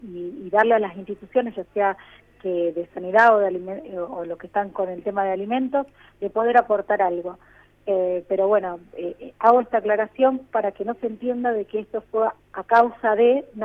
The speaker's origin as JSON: {"language": "Spanish", "country": "Argentina", "said": "lo estamos llevando bastante bien como argentinos."}